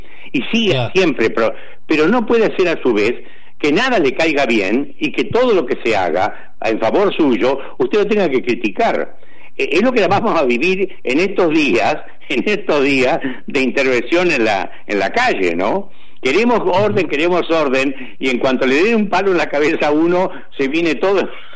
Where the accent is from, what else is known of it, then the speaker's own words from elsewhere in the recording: Entre Ríos, Argentina; Yo me acuerdo una anécdota cuando en mi pueblo Entre Ríos estaban instalando los semáforos